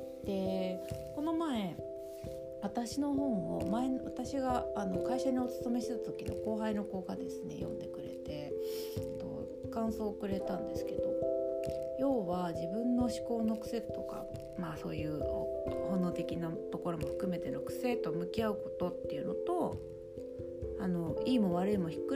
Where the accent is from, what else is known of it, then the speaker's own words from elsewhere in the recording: Kansai, Japan; moved away as an adult; now in Tokyo, Japan; あとこれ私関西人なんですけど、もともとちょっと関西人の趣味が残ってまして、東京17もうちょっといるのかな、20年ぐらいいるんですけど